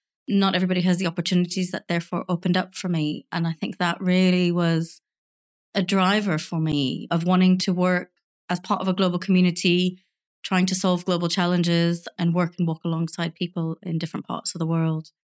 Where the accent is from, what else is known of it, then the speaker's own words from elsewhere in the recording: Canada; when I was growing up in Canada